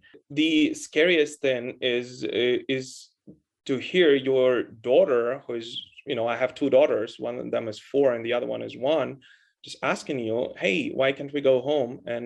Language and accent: English; Kyiv, Ukraine; English is a second language; I'm from Kyiv myself.